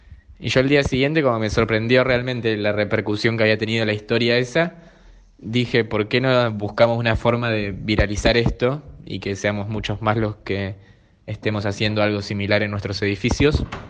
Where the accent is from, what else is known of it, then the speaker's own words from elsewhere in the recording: Buenos Aires, Argentina; Me presento … Tengo 23 años, soy psicólogo, soy de Buenos Aires, de Capital Federal, y actualmente trabajo en la Villa 31 con el gobierno de la ciudad.